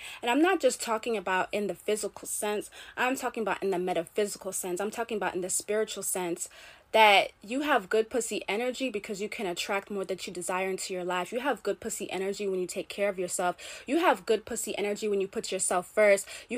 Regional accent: Jamaica; You know, I'm Caribbean. I'm Jamaican.

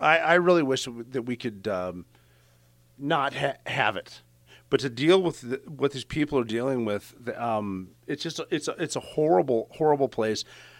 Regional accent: Butte, Montana, United States; And I'm talking about me … from Butte, Montana, and Al Qaeda.

